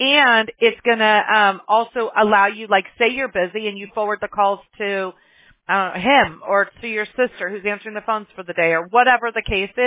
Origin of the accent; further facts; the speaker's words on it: Mobile, Alabama, United States; born there; I was born in Mobile, Alabama, so I know sometimes you guys see crazy stuff